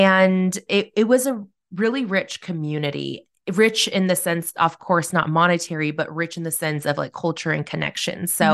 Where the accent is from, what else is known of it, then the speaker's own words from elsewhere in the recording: Corvallis, Oregon, United States; now in Salem, United States; So I live in Salem, which is about an hour south of Portland, and I grew up in Corvallis, which is a small college town.